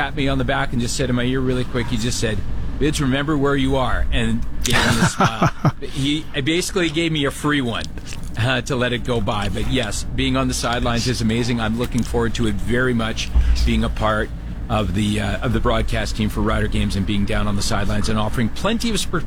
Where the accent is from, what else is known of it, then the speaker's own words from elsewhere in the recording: Saskatoon, Saskatchewan, Canada; also born or lived in Calgary; Before I moved back to Saskatoon, my hometown, home province, and hometown of Saskatoon, and home province of Saskatchewan, I was in Calgary for about 10 years